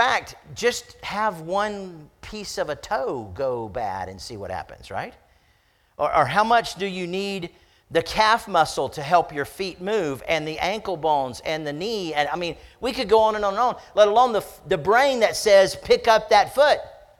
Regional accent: United States; It's not as important that I'm an American as it is that I'm a Christian. Now, am I thankful to be an American? Absolutely.

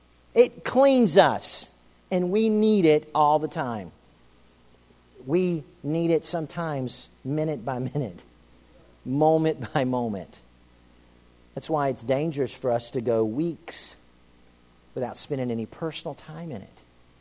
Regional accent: Florida, United States; I grew up in Florida, and there are ponds, little lakes and ponds, depending on what you want to call them, all over.

